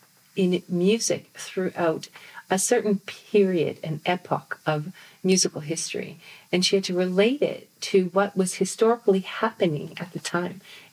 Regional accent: Wetaskiwin, Alberta, Canada; my hometown, Wetaskiwin, Alberta, where there's only 12,500 inhabitants

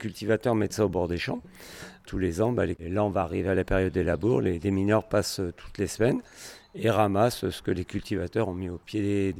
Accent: Craonne, Hauts-de-France, France; born there; Je suis né à Craonne en 1966.

